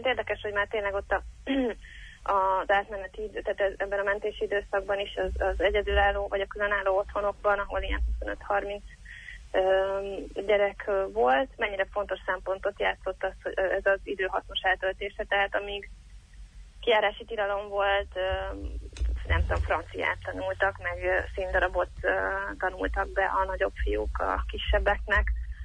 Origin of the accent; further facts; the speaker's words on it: Nyíregyháza, Szabolcs-Szatmár-Bereg, Hungary; amikor én gimnazista voltam Magyarországon, abszolút működött a Nyíregyházán, ahol felnőttem